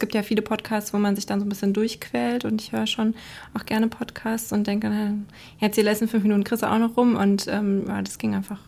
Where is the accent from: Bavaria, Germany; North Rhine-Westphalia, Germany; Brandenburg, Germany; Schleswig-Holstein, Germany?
North Rhine-Westphalia, Germany; Dortmund; Also ich komme aus Dortmund